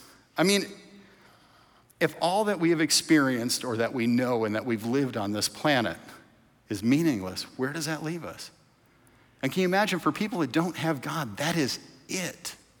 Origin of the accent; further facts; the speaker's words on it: Michigan, United States; We call each other water babies because she was raised in St. Pete and I was raised in Michigan.